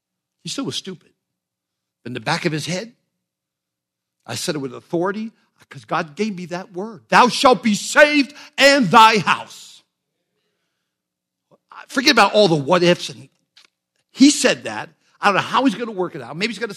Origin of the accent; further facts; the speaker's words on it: New York, United States; I said, well, I'm from New York.